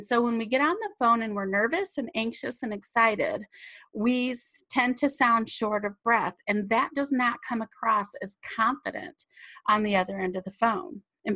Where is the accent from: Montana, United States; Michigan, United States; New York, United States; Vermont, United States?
Michigan, United States; when I grew up in Michigan, I was in a pageant when I was in high school